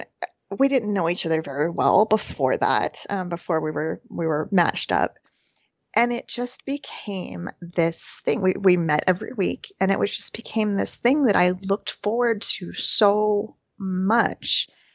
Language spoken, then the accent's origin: English; United States; I am an American.